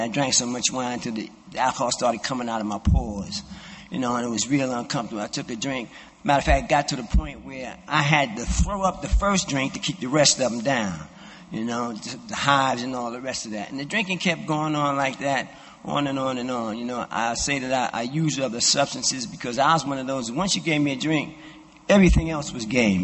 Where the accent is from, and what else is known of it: Brooklyn, New York, United States; born or raised there